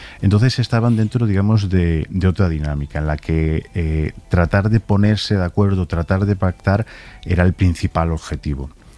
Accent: Ferrol, Galicia, Spain; Yo, por ejemplo, soy de Ferrol.

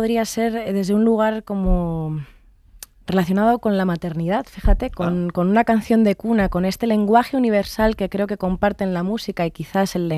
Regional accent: Madrid, Community of Madrid, Spain; No, yo soy de Madrid, de Carabanchel, pero toda mi familia materna es de un pueblo de cerca de Calatayud

